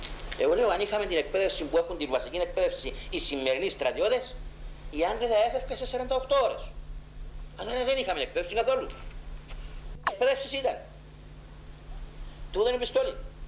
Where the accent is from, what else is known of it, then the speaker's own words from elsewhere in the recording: Larnaca, Larnaca District, Cyprus; born there; Γεννήθηκα στη Λάρνακα το έτος 1930.